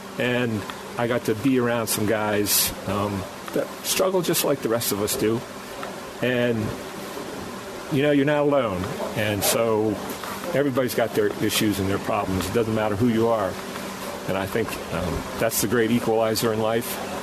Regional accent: Collegeville, Pennsylvania, United States; I'm from Collegeville, Pennsylvania, suburban Philadelphia.

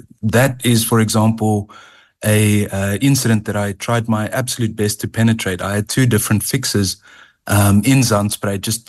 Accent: Western Cape, South Africa; where I grew up in the Western Cape with poaching syndicates, abalone poaching syndicates

